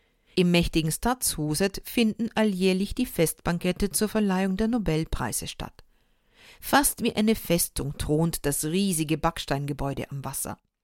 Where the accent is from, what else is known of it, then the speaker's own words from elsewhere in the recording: Austria; bei uns in Österreich